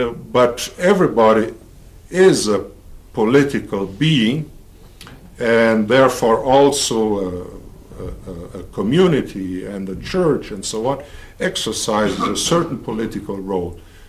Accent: Brazil; English is a second language; moved away as an adult; we come from Brazil, are we Hispanics or... and another category which is used here, that sounds kind of strange for us.

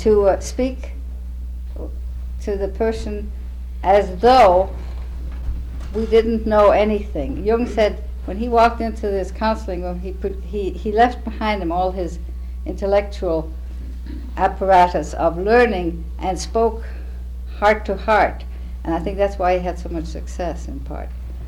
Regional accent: Austria; I was raised in Austria.

